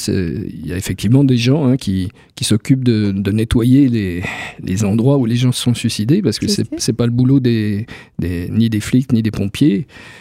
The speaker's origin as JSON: {"language": "French", "town": "Saint-Dié", "region": "Grand Est", "country": "France", "tie": "born or raised there", "also_born_or_lived": "Strasbourg / Paris", "lives_now": "Nancy, France", "said": "Ah, je suis de Saint-Dié. Je suis né à Saint-Dié."}